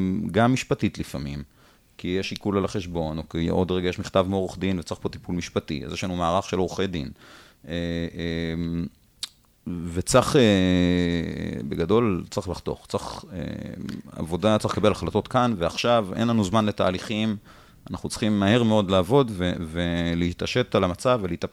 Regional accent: Jerusalem, Jerusalem District, Israel; אני ירושלמי

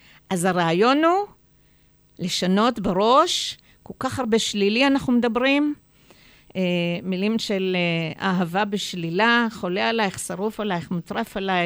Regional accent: Tiberias, Northern District, Israel; born there; ואני גרתי בכל הארץ, אני צברית ו... נולדתי בטבריה.

